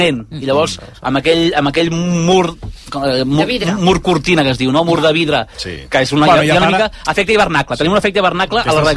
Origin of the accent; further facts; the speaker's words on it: Tiana, Catalonia, Spain; Segur que menys que Tiana, prohibitiu. Que el meu poble ens estan fotent fora, tu.